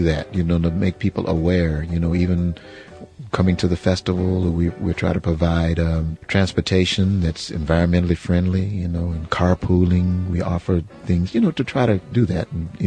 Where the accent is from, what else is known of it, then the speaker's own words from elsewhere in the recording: Texas, United States; And growing up in Texas, you know, back in the day when it was supposed to be, you know, separate but equal